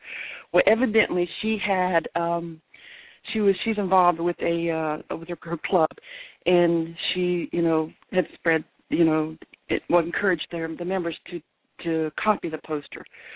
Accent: Florida, United States; Hi, I'm from Florida.

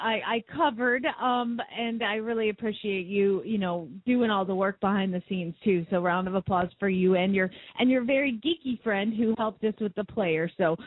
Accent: Phoenix, Arizona, United States; And good morning … from Phoenix, Arizona

